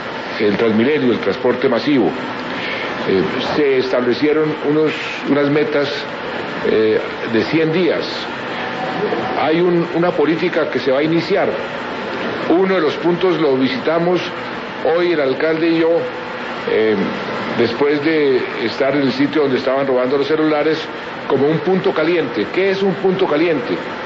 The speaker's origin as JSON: {"language": "Spanish", "region": "Bogotá", "country": "Colombia", "said": "yo soy bogotano, quiero como ninguno a mi ciudad amable"}